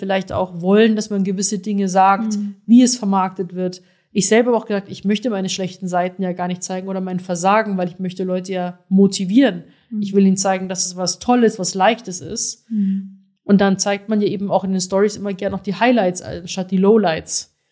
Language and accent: German; Rosenheim, Bavaria, Germany; now in Berlin, Germany; Ich bin 28 Jahre, ich komme aus Rosenheim